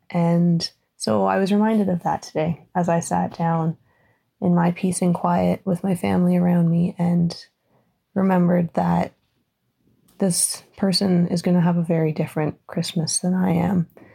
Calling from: Ontario, Canada; I'm calling from Ontario, Canada.

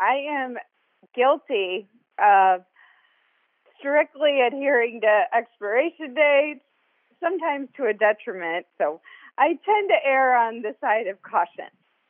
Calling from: Illinois, United States; Near St. Louis, Missouri. It's in Illinois, but if I say Illinois, you'll think I'm a Cubs fan.

